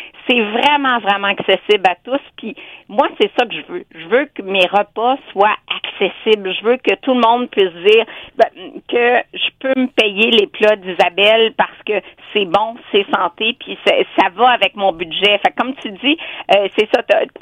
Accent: Hull, Quebec, Canada; born there; Je suis née à Hull. J'ai étudié à l'Université d'Ottawa, donc j'adore la région.

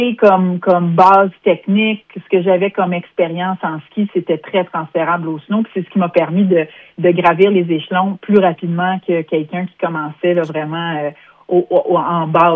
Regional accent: Quebec, Canada; j'ai grandi dans la région, j'ai grandi au Mont-Sainte-Marie

